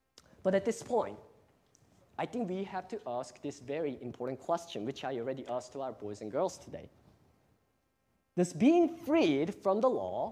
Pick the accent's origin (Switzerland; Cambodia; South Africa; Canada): Cambodia; English is a second language; moved away as an adult; also born or lived in Korea; now in United States; I was born in Korea and raised most of my life in Cambodia as a missionary kid. But I came to the U.S., at the age of 18